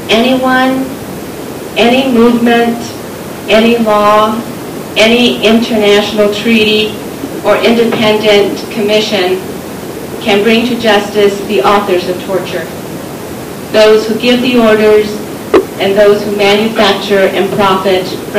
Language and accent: English; United States; And foolishly, I believed that being an American and a Catholic nun, I would be safe.